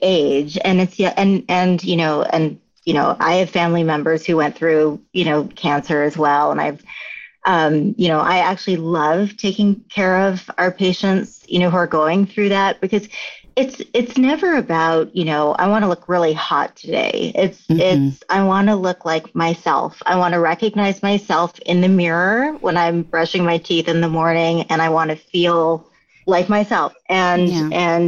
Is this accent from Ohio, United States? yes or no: no; Hawaii, United States; also born or lived in California; is I grew up in Hawaii and California, so I grew up in the sun too.